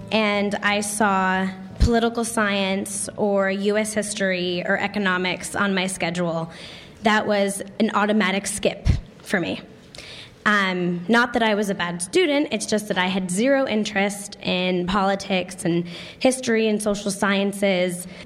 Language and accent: English; Connecticut, United States; Meanwhile, I grew up in Connecticut at 12 years old.